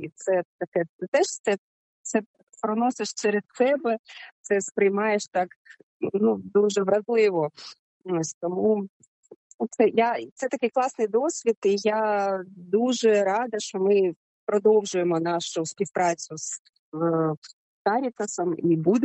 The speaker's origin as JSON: {"language": "Ukrainian", "town": "Kherson", "region": "Kherson Oblast", "country": "Ukraine", "tie": "born or raised there", "said": "народилася та жила в Херсоні."}